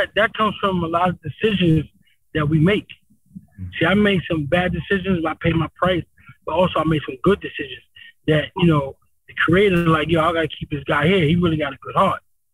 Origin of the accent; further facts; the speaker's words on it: East Coast, United States; He's from the West Coast. I'm from the East Coast.